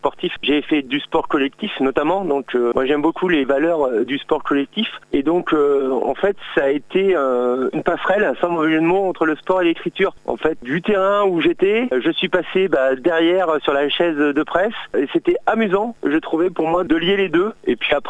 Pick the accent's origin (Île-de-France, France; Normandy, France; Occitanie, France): Normandy, France; moved away as an adult; j'ai 54 ans, je suis normand d'origine, je suis arrivé en Sarthe en 1990, donc ça fait un petit bout de temps que je fréquente ce beau territoire